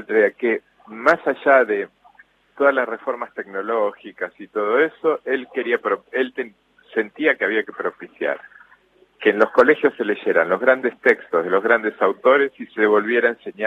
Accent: Argentina; nosotros somos el país de Borges, de Bioy, de Cortázar

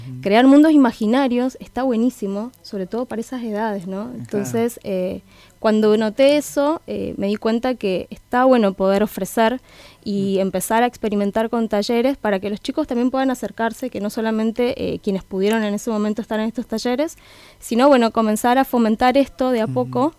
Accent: Guaymallén, Mendoza, Argentina; now in Santa Fe, Argentina; vengo de Mendoza, del departamento de Guaymallén. Hace 7-8 años que estoy acá.

